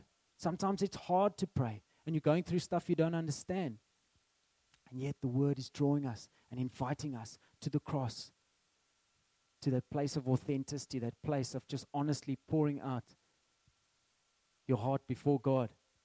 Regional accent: Bellville, Western Cape, South Africa; when I was about 13 years old, we moved from Belleville to Boston, which is not far, but we had to change schools. And I was in an Afrikaans school, and we went to an English school.

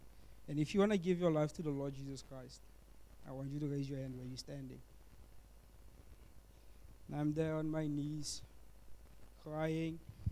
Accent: Potchefstroom, North West, South Africa; now in Franschhoek, South Africa; I'm all the way from Potchefstroom. I was born there. I lived my whole life there. And I recently moved to Franschhoek.

